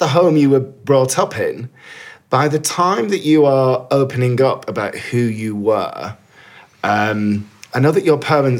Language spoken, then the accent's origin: English; Bolton, North West England, United Kingdom; When I was growing up in Bolton